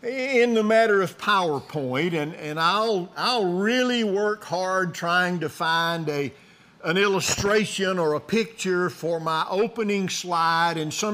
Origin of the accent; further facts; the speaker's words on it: Alabama, United States; As you know, we are from Alabama. That's two time zones from here.